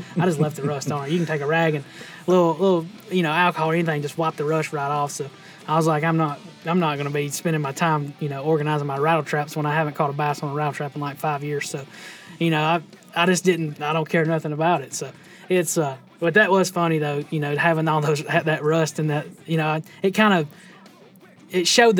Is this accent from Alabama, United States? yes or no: yes; Alabama, United States; Like when I was on Smith, growing up on Smith Lake, we had all of our tackle in one bag.